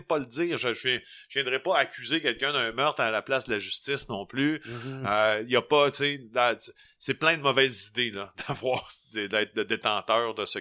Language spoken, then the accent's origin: French; Quebec, Canada; moi, j'ai grandi au Témiscamingue, là, dans un petit village